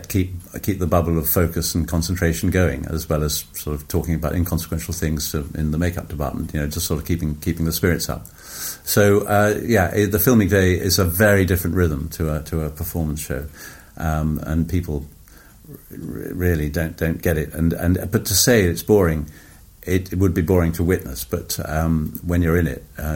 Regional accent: Ghana; born there; Well, I was born in the Gold Coast, which was a British colony, and was about to become Ghana. 10 days after I was born, it became Ghana. And because my father had been born outside the UK, I would have been Ghanaian if I'd been born 10 days later.

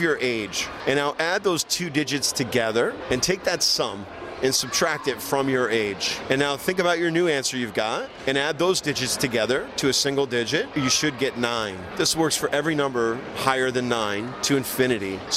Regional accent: New York, United States; I'm from New York.

